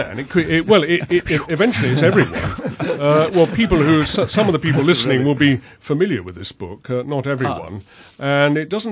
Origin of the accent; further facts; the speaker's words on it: Hampstead, London, United Kingdom; now in London, United Kingdom; I grew up in Hampstead and I live in West London.